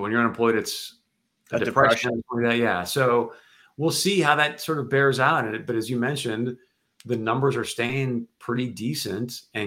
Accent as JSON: {"language": "English", "region": "North Dakota", "country": "United States", "tie": "born or raised there", "said": "which is kind of ironic growing up in North Dakota where you're surrounded by land"}